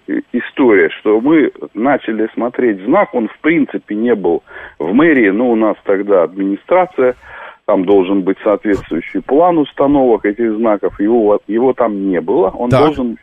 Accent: Moscow, Russia; Я из Москвы.

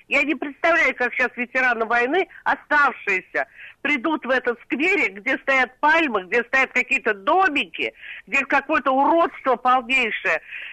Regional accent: Moscow, Russia; Я коренная москвичка

